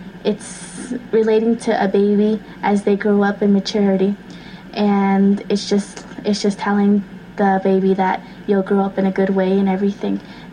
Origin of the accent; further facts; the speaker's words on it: New Mexico, United States; I am from Sherbrooke, New Mexico, but my family comes from Big Ishtol, located in Sonoste, New Mexico. And I am 16 years old